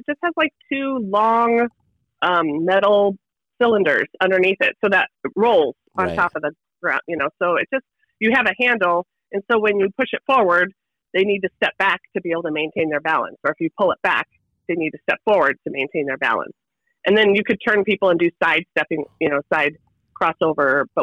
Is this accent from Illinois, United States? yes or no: no; Colorado, United States; Well, so I'm from Colorado, right?